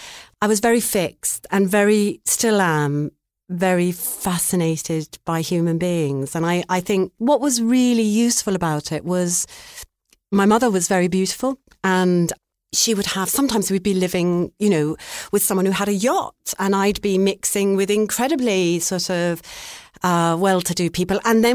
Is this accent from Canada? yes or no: no; Barking, London, United Kingdom; born there; I was born in Barking in Essex, and I have a lot of very lovely family still in that part of the East End. But you can probably tell I don't speak like that.